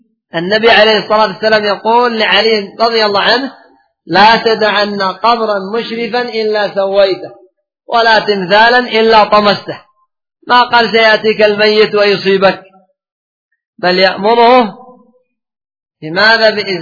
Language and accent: Arabic; Yemen; اعتقاد عندنا في اليمن في ابن علوان